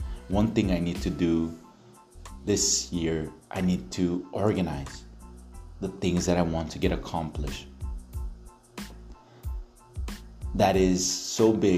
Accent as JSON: {"language": "English", "town": "El Paso", "region": "Texas", "country": "United States", "tie": "born or raised there", "said": "I remember walking in my hometown of El Paso, specifically Horizon City."}